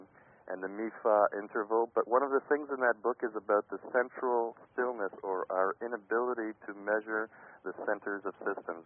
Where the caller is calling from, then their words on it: Montreal, Quebec, Canada; I'm calling from Montreal.